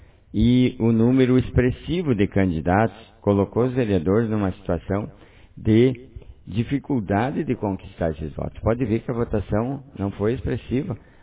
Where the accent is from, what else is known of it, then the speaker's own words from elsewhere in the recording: Barra Grande, Brazil; Eu nasci, me criei na Barra Grande, estudei na Gorete, sempre participei da comunidade